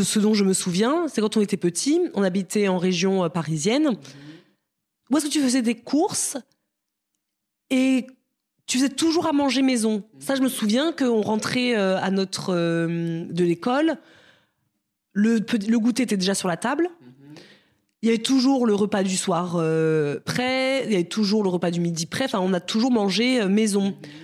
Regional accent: Cameroon; born there; on est nés en Afrique, Marisa et moi. Au Cameroun

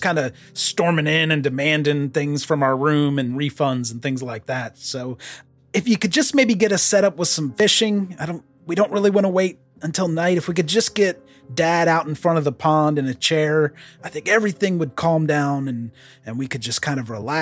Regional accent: Canada; I grew up in Canada.

